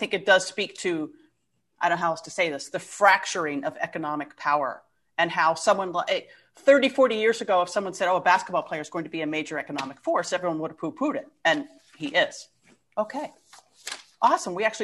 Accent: United States; We're from the United States, the country that bombed the hell out of your country, etc.

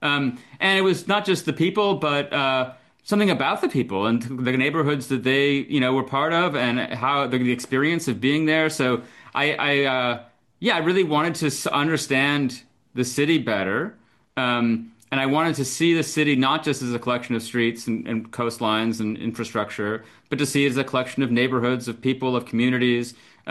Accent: Chicago, Illinois, United States; also born or lived in Houston / Boston; So I grew up in Chicago, went to school in Houston, then I was in Boston for grad school.

